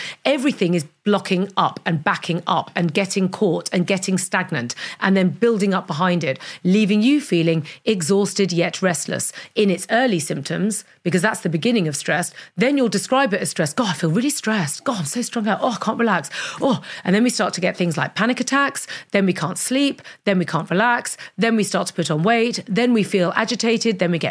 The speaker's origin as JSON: {"language": "English", "region": "London", "country": "United Kingdom", "tie": "born or raised there", "said": "I grew up in London."}